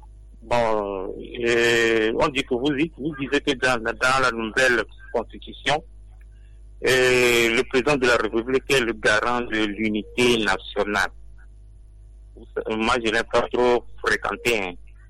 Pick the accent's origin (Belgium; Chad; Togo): Togo; Nous sommes tous des Togolais.